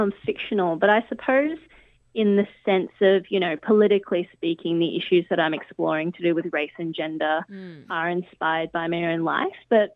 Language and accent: English; Australia; I just say that I'm Australian, yeah. And it's quite evident. Yes. It's just quite evident to them because although I can speak some Cantonese, it's very clear that I was brought up in a Western nation.